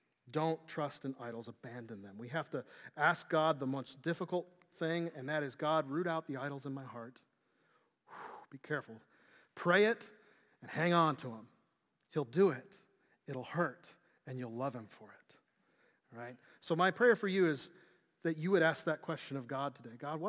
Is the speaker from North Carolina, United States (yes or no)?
no; Chicago, Illinois, United States; In junior high, I grew up in Chicago.